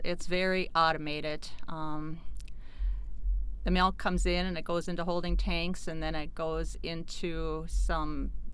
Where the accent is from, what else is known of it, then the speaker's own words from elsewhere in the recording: Pyrheim, United States; I am from Pyrheim. I was born and raised on a dairy farm